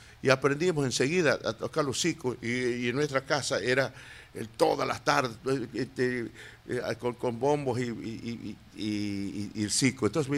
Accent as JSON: {"language": "Spanish", "town": "Purmamarca", "region": "Jujuy", "country": "Argentina", "tie": "born or raised there", "said": "¿Sabes que yo cuando era en Purwamarca, en mi pueblo, no se acostumbraba al desentierro del carnaval?"}